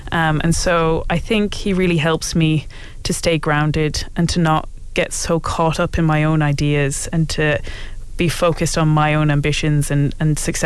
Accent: Kilkenny, Leinster, Ireland; now in Dublin, Ireland; I'm from Kilkenny, but I live in Dublin now. I did a master's in Nottingham in Viking and Anglo-Saxon studies.

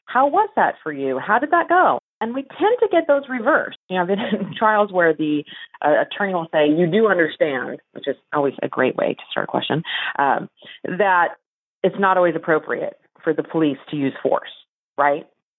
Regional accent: Finland; first language Finnish; English is a second language; but I was pretty much raised in Finland. My parents are Finnish. I'm first generation. Finnish was my first language.

